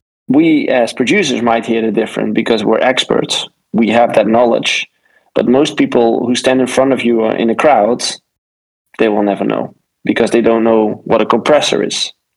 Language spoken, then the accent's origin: English; Suriname; Because I'm from Suriname, where electronic dance music is only liked by a small group.